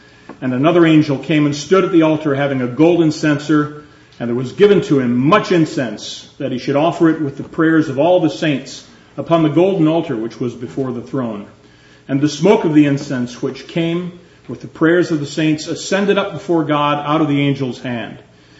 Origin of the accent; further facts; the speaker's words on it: Greenock, Scotland, United Kingdom; born there; I was born in Scotland. We lived in Scotland.